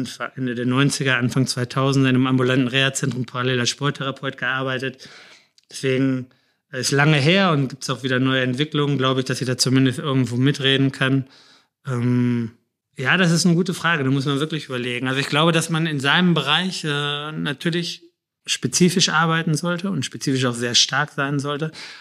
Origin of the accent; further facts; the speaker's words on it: Bielefeld, North Rhine-Westphalia, Germany; ich bin geborener Bielefelder und ich habe mein halbes Leben bei Arminia Bielefeld verbracht. Die Schule, ich bin 200-300 Meter Luftlinie von der Alm aufgewachsen.